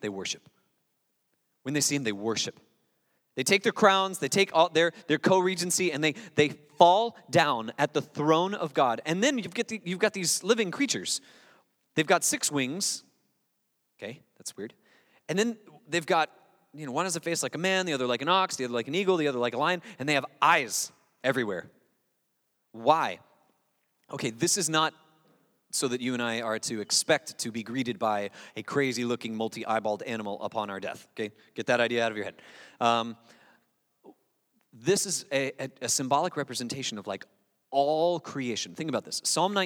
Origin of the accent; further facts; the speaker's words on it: Gulf Coast, United States; I grew up in the Gulf Coast, and we would go out on the water